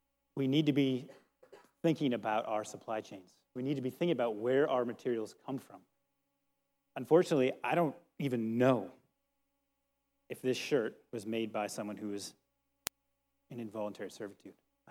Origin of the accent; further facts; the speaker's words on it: Minnesota, United States; I'm from Minnesota. It's huge there.